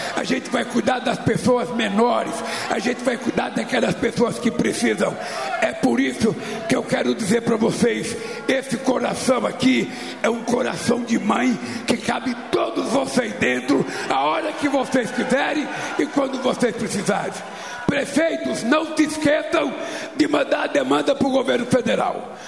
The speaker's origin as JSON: {"language": "Portuguese", "region": "São Paulo", "country": "Brazil", "tie": "born or raised there", "also_born_or_lived": "Bahia", "said": "eu, quando era pequeno lá em São Paulo"}